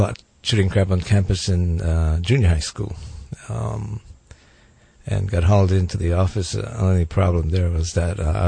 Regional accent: Hilo, Hawaii, United States; I grew up in Hilo. Born and raised there. Loved that little quiet town.

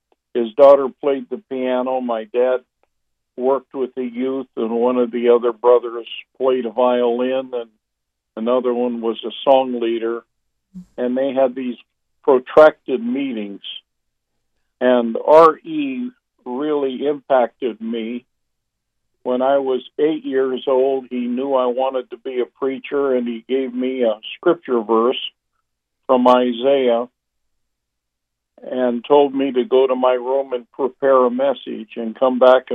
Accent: Paw Paw, Michigan, United States; born there; Well, I was born in the Baptist parsonage on the kitchen table, delivered by a midwife in 1929 in Popo, Michigan.

